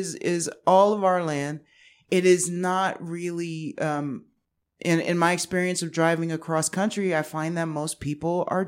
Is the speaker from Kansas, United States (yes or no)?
no; Washington, District of Columbia, United States; I'm from Washington, D.C.